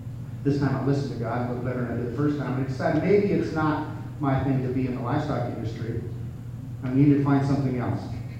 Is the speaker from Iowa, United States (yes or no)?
yes; Iowa, United States; I'm a farmer from Northeast Iowa, just south of Manchester, north of Cedar Rapids is the best way. It's our part of God's country.